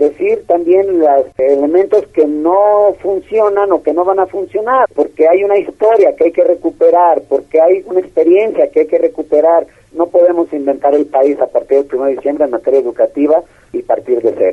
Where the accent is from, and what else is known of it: Mexico